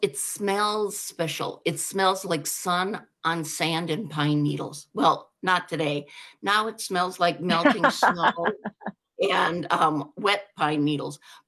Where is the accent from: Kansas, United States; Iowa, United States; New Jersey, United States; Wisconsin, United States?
Wisconsin, United States; Greendale; When I was a kid, I was raised in Greendale. It's outside of Milwaukee.